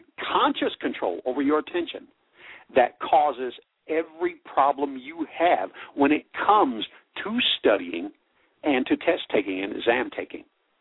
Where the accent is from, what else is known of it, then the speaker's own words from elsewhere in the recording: the South, United States; I say y'all. I'm from the South.